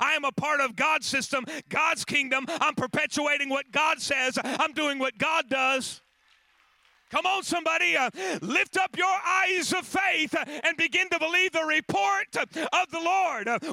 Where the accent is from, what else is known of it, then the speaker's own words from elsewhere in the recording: New York, United States; born there; I was born in New York. I had visited the city several times.